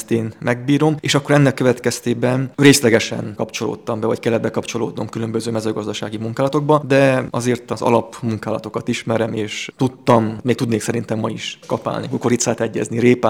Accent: Demeterfalva, Mureș County, Romania; Egy nyáradmenti kis faluban születtem, a Nyáradszeredához tartozó Demeterfalván, a 70-es évek közepén

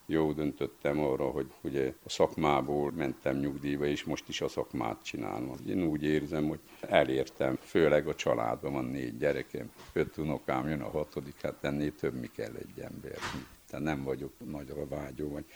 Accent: Corund, Harghita, Romania; Itt nőttem fel, csináltam az érettségit

